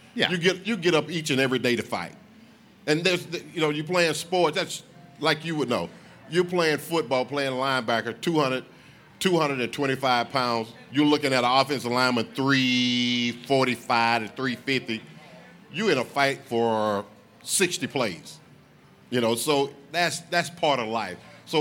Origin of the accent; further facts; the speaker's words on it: South Carolina, United States; between Columbia and Augusta, Georgia, and I went to Clemson. Clemson is like a three-hour drive from my hometown, and the University of South Carolina is like 45 minutes.